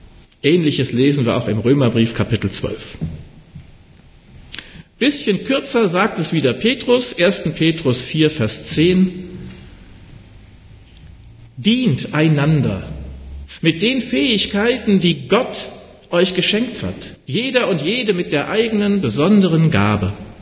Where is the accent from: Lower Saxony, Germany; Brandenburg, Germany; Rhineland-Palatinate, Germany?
Rhineland-Palatinate, Germany; Montabaur; born there; als Kind meiner Eltern geboren zu sein, in Montabaur im schönen Westerwald und eben nicht woanders, wo es auch schön ist.